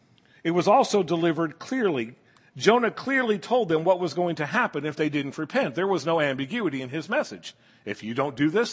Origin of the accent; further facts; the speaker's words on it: the South, United States; I grew up in the South. Fire and brimstone sermons.